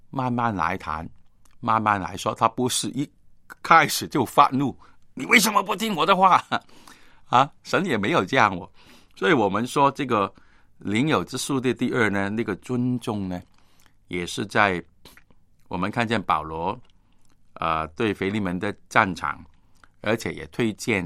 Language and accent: Chinese; China; 我们中国人说有求有应，有求必应